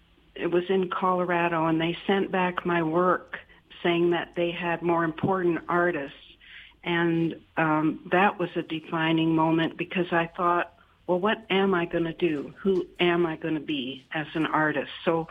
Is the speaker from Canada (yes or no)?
yes; Toronto, Ontario, Canada; born there; I was born in Toronto, and we had a old radio in our dining room. I was born in 1942